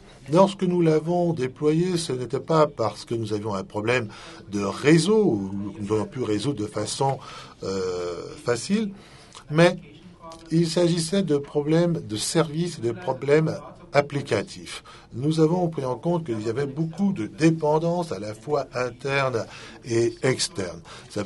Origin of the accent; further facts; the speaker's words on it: France; Vous savez, je suis français, je pense qu'une image vaut des milliers de mots.